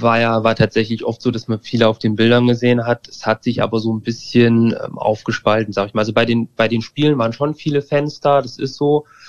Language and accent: German; Hesse, Germany; ich komme aus der Nähe von Fulda, also irgendwie Mitteldeutschland